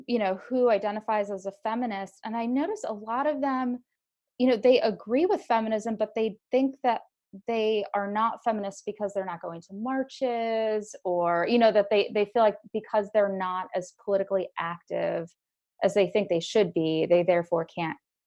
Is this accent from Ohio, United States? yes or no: yes; Sandusky, Ohio, United States; And I was once on a bus in Bologna, of all places, and someone overheard me talking with someone that I was from Sandusky